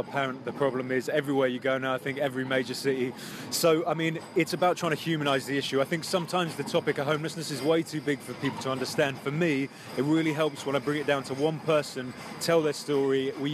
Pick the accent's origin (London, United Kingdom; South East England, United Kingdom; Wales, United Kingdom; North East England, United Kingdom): London, United Kingdom; I'm from London